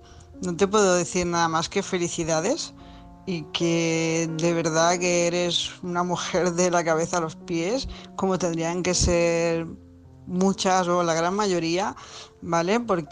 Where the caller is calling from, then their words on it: Tarragona, Catalonia, Spain; corresponsal de Tarragona